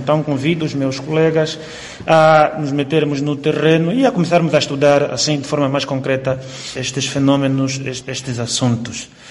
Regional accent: Angola; Todos somos angolanos e a lei é para todos, né?

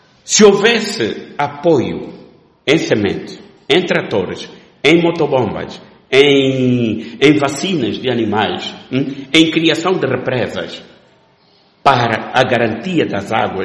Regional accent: Angola; todos nós, enquanto angolanos

